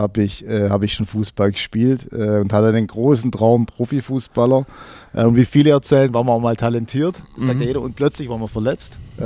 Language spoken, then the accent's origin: German; Backnang, Baden-Württemberg, Germany; Ja, ich bin nicht in Backnang geboren, aber ich bin hier in Backnang aufgewachsen.